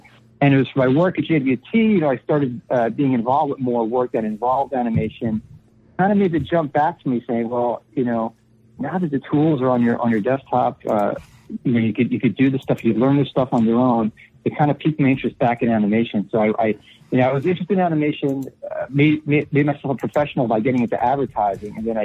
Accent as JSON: {"language": "English", "region": "New York", "country": "United States", "said": "And I'm from New York originally. I'm on the East Coast as well."}